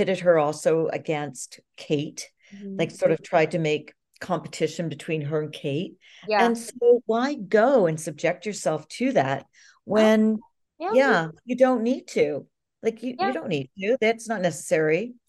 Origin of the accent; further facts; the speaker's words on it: Canada; I being a Commonwealther, since I'm Canadian